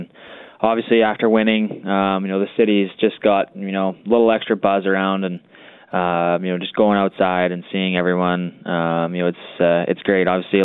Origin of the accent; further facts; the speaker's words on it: Saskatoon, Saskatchewan, Canada; growing up in Saskatoon, obviously I was, you know, always going